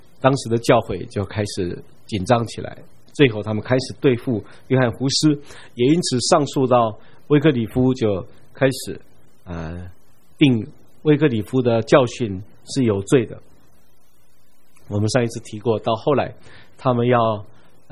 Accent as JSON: {"language": "Chinese", "country": "Taiwan", "said": "我不知道我们台湾人有没有人名字叫做鹅的"}